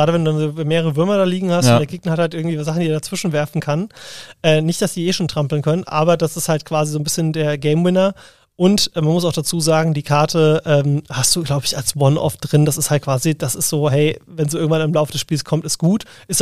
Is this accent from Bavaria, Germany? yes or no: no; Rhineland-Palatinate, Germany; also born or lived in Lower Saxony; ich bin ja in der Nähe von Kaiserslautern quasi aufgewachsen, auch wenn ich gebürtiger Niedersachse bin